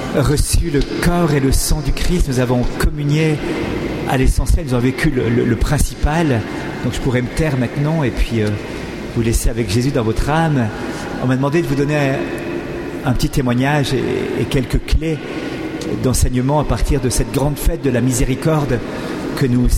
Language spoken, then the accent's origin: French; Switzerland; Je viens de Suisse, j'étais à l'époque en études de droit